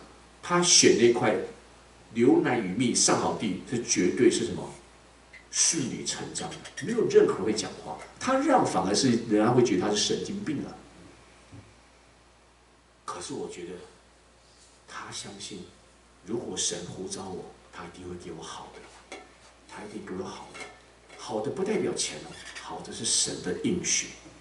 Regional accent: United States; 虽然我们美国人很喜欢讲 What is your permanent address?

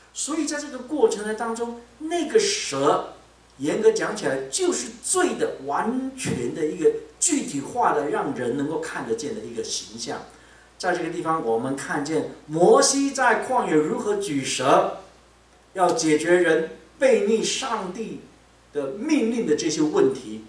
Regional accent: Taiwan; 我们台湾人很喜欢吃蛇胆的哈

